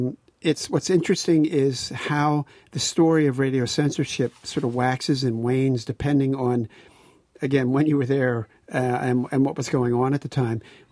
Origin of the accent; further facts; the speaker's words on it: Philadelphia, Pennsylvania, United States; because I was a guy from Philadelphia and I would listen to R&B and a little bit of the British sound.